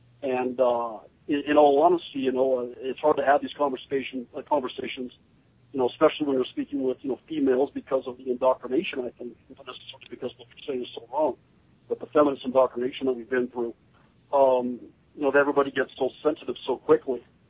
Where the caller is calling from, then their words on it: Tennessee, United States; I'm from East Tennessee.